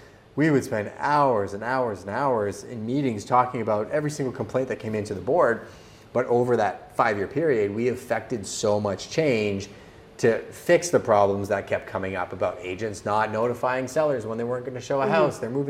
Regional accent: Canada; Sarnia. But again, we're Canadian. We're all in that Southwestern mm-hmm. corridor.

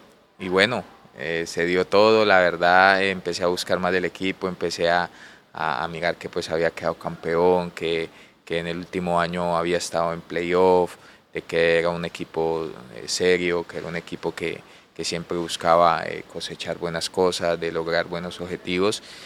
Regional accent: Santander, Cantabria, Spain; Real Santander fue un equipo de la tierra, de la casa, de donde soy yo

